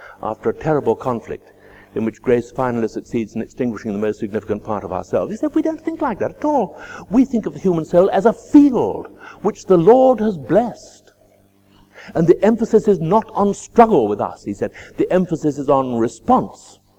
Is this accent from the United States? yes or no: no; England, United Kingdom; I mean, as English people, we're all strugglers, aren't we?